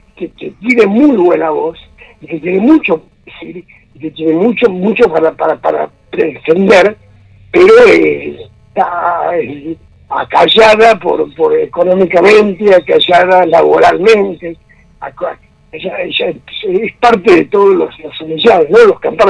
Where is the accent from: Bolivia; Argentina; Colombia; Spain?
Argentina; del error que hemos cometido como argentinos